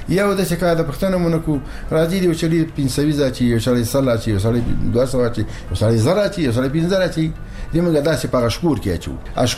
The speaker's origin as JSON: {"language": "Pashto", "region": "Logar", "country": "Afghanistan", "said": "موږ د لوګر دی ولایتي"}